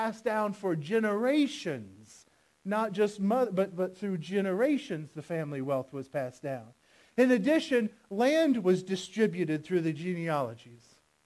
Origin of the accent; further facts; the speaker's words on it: Florida, United States; I'm from Florida.